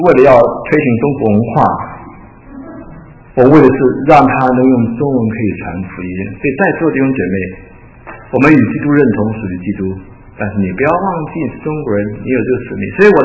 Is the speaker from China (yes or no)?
no; Taiwan; moved away as an adult; now in United States; 我们当初是从台湾到美国，后半生在美国